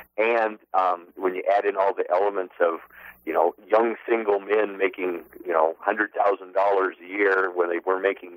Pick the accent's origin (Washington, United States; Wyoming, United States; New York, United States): Wyoming, United States; And in this case, I'm from Wyoming